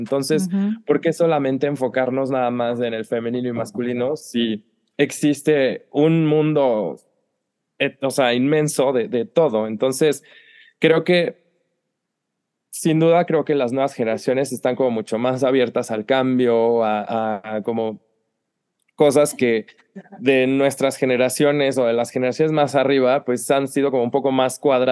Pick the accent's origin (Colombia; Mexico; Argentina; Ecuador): Mexico; somos mexicanos, o sea, el español llegó a América